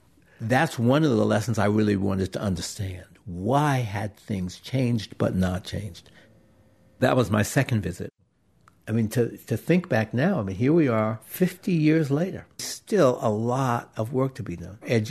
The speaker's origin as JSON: {"language": "English", "region": "New York", "country": "United States", "said": "First blacks got on the bus, and me, I'm a kid from New York. Proudly wearing my badge, my NAACP badge."}